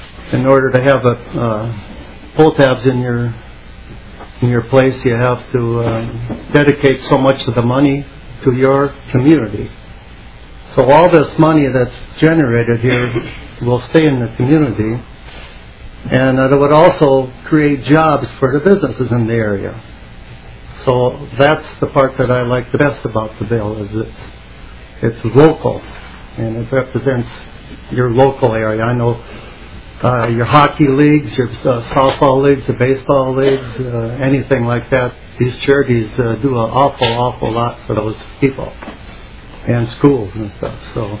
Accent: Oak Grove, United States; I'm from Oak Grove, Mr. Hackbar's area.

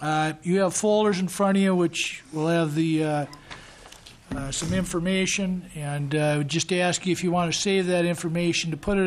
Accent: Minnesota, United States; I'm from North Central Minnesota. All largest cities in District 5 are Bemidji and Grand Rapids.

